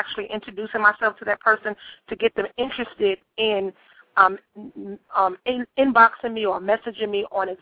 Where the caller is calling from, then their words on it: Salisbury, North Carolina, United States; I'm calling from Salisbury, North Carolina.